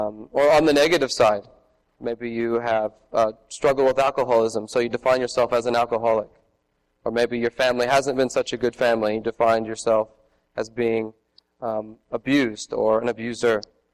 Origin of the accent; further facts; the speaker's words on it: Kokomo, Indiana, United States; now in Australia; I'm from Kokomo originally, but I've lived in Australia for the past 9 years.